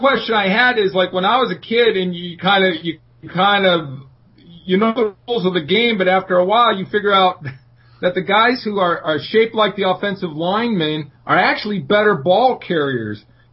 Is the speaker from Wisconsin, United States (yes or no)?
no; Saginaw, Michigan, United States; I grew up in Saginaw.